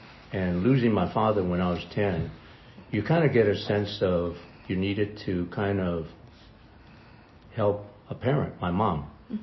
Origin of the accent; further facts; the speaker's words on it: Los Angeles, California, United States; So I was born in the U.S., obviously, and I grew up in Chinatown. I grew up in a, actually, in a tenement in above a grocery store, Kwan Lei Lung grocery store.